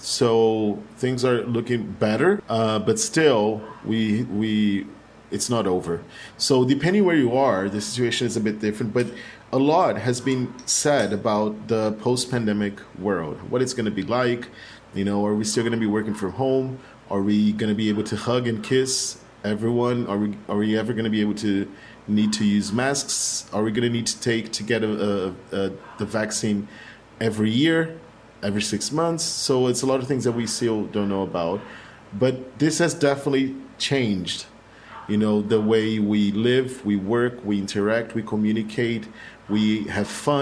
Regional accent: Brazil; also born or lived in China; I lived for between 2020 and 2015 and 2020 in China. I came back to Brazil just before the pandemic started.

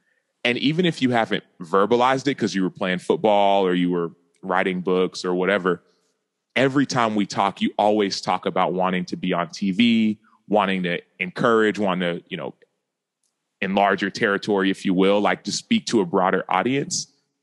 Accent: Dallas, Texas, United States; So I grew up in Dallas. I grew up in Texas. My parents are from Nigeria. My vacations were to Nigeria.

